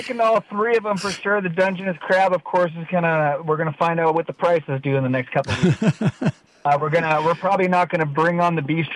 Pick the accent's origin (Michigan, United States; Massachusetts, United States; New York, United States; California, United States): California, United States; Sacramento; Before that, I was from the Sacramento area.